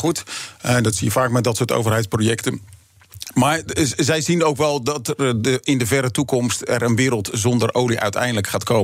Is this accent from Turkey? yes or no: yes; Turkey; ik zou er niet door moeten denken als Turk